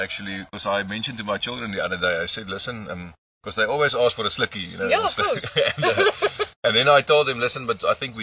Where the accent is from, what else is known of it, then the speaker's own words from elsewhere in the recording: Stellenbosch, Western Cape, South Africa; Yes, I was born on Netlingshof actually, not on in the hospital, but then grew up on Netlingshof the first part of my life.